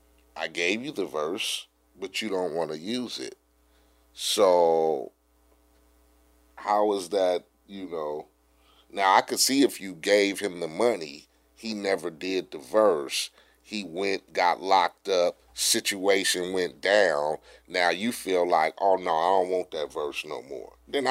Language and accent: English; Compton, California, United States; I grew up in Compton, hood, gang bang, did all that shit.